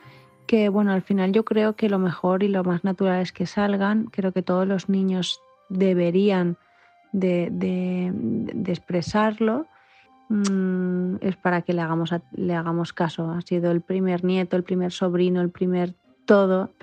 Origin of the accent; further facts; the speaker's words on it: Valencia, Valencian Community, Spain; como se dice aquí en Valencia